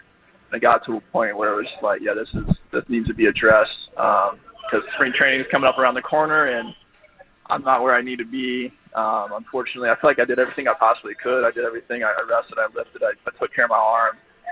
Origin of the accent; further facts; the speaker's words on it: Batesville, Indiana, United States; So I grew up in Batesville, Indiana, which is actually about 45 minutes or so west of Cincinnati.